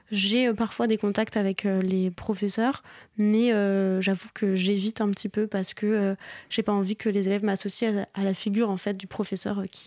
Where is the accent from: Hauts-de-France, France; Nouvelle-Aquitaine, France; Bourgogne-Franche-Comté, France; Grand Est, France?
Bourgogne-Franche-Comté, France; Moi, à la base, je viens donc de Bourgogne